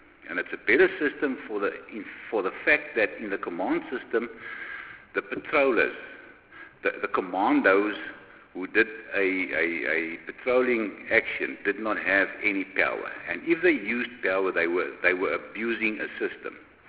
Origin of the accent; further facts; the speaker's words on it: South Africa; And if the answer is yes, then I'm a South African. And that is what I want to be recognized as a South African.